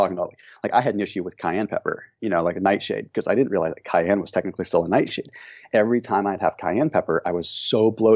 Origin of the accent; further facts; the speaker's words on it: California, United States; given where we grew up in Northern California.